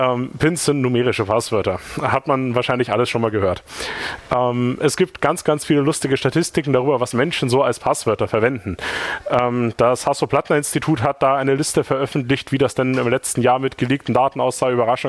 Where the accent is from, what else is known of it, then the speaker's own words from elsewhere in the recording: Regensburg, Bavaria, Germany; Und ich komme aus Regensburg.